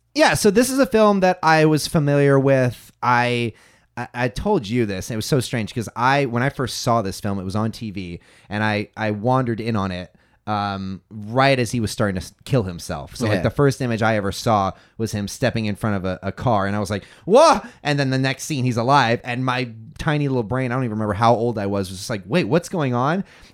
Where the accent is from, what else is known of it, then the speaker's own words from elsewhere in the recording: California, United States; moved away; I don't know if it was because I grew up in California and then eventually moved to the South.